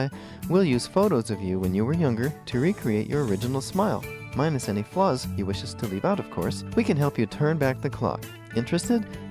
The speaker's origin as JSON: {"language": "English", "town": "Columbus", "region": "Ohio", "country": "United States", "said": "I'm from Columbus."}